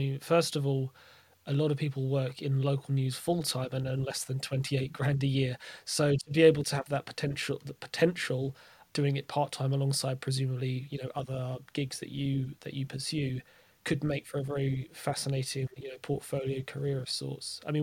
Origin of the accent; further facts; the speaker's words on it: Gillingham, South East England, United Kingdom; originally, I don't live there now, but originally I'm from Gillingham